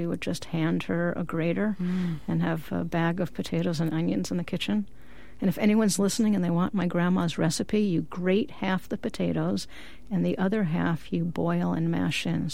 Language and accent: English; Long Island, New York, United States; I might as well have been in Israel growing up on Long Island.